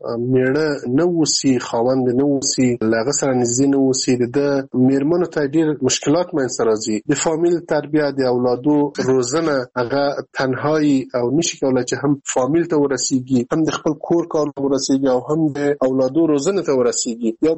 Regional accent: Afghanistan; زه چې په افغانستان کې یو وګړی یم، اوسېږم

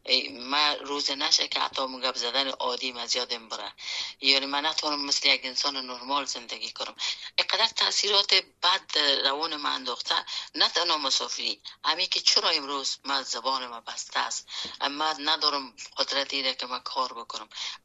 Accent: Afghanistan; moved away; به وقتی که ما در بیرون از افغانستان آمدم،

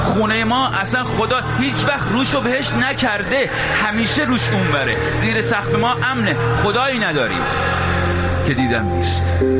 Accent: Iran; من ایرانی هستم

